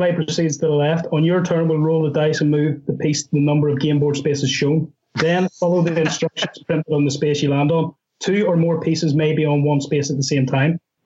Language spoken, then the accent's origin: English; Belfast, Northern Ireland, United Kingdom; just because I'm from Belfast